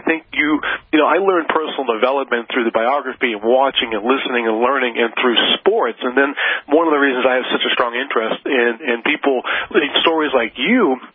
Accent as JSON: {"language": "English", "town": "Boston", "region": "Massachusetts", "country": "United States", "tie": "born or raised there", "said": "he's from the same area I grew up in Boston."}